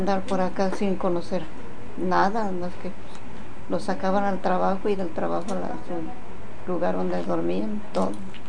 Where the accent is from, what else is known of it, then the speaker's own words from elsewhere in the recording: Teocuitatlán, Jalisco, Mexico; born there; Ah, pues Jalisco, porque Tecuitatlán.